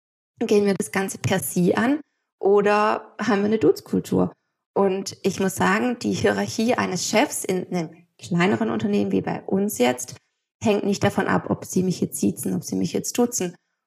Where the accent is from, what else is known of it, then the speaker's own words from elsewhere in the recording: Baden-Württemberg, Germany; accent: Swabian; ich habe meinen schwäbischen Akzent.